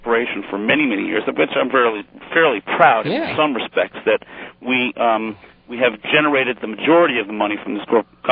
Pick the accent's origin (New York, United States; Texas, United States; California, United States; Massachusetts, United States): New York, United States; No, I'm a New Yorker. My father was a Frenchman.